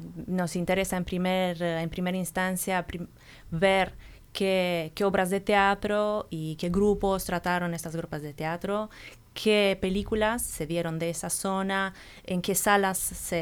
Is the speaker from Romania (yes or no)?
yes; Romania; now in Uruguay; Bien, yo soy rumana, uh-huh. Vivo en Uruguay desde 6 años y medio.